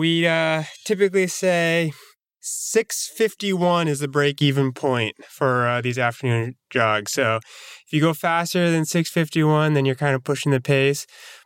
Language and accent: English; Maine, United States; Yeah. I grew up in Maine.